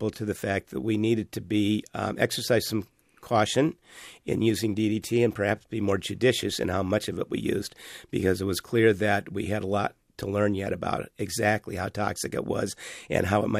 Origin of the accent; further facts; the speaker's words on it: Florida, United States; I grew up in Florida in the late 1950s and early 1960s, and we had occasional outbreaks of encephalitis